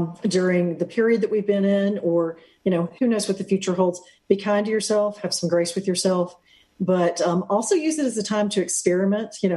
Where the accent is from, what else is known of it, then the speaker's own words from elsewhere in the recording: the South, United States; gosh, I was raised in the South. The way we do corn is to cream it.